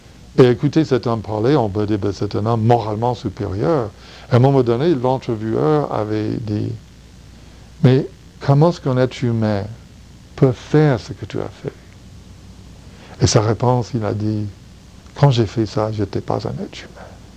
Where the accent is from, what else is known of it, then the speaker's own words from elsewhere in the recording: the South, United States; French is a second language; moi je viens du sud des États-Unis, et c'est là où on a eu beaucoup de problèmes raciaux, beaucoup de préjugés raciaux, surtout entre les Noirs et les Blancs.